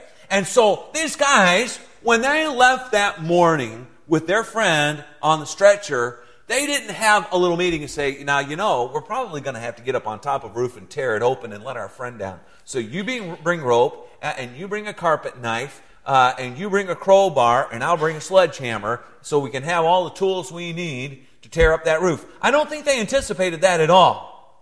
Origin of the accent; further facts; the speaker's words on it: South Carolina, United States; I'm from South Carolina.